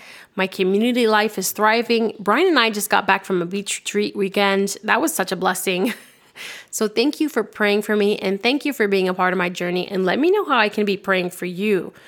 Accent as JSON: {"language": "English", "town": "New York City", "region": "New York", "country": "United States", "tie": "born or raised there", "said": "I grew up in New York City, which houses millions and millions of people."}